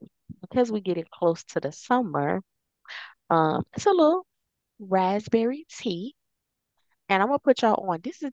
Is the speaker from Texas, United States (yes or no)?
yes; Texas, United States; now in Georgia, United States; I grew up in Texas, so give me the sun, give me the heat. This Georgia flip-flop weather be making me mad.